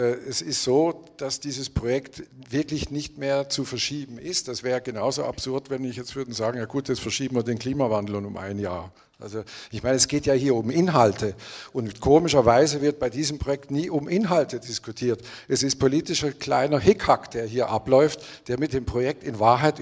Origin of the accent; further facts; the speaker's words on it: Switzerland; Ich komme aus der Schweiz und rede nicht über Geld.